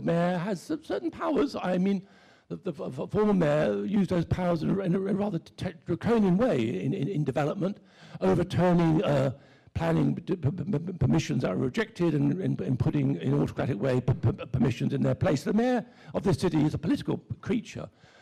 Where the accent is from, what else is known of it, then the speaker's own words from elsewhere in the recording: London, United Kingdom; born there; I was born in London. I've traveled much. I lived abroad, but I live in London now.